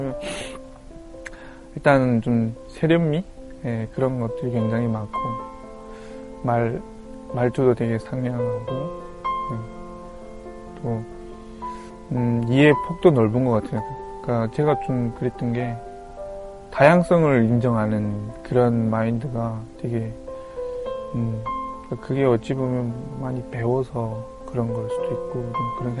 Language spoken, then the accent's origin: Korean; North Korea; now in South Korea; 내가 북한에서 왔다고 이렇게 나를 좀 무시하시는가?